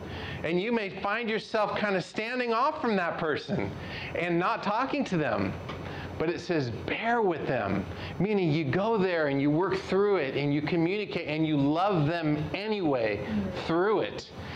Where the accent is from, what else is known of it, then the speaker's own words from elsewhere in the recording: California, United States; I grew up born and raised in California.